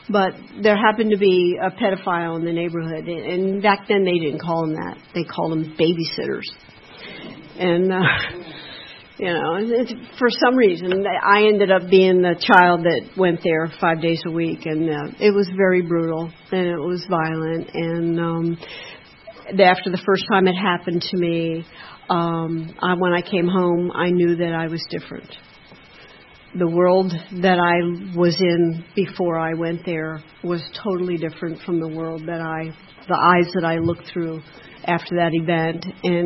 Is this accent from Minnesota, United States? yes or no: no; Florida, United States; born there; I was born in Florida, and I'm from an Irish Catholic family.